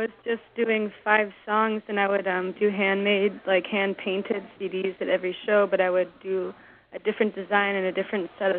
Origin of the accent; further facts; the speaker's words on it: New Jersey, United States; I'm from New Jersey, and I was obsessed with choir. I took different instrumental lessons growing up, but the one thing that I really stuck with was choir.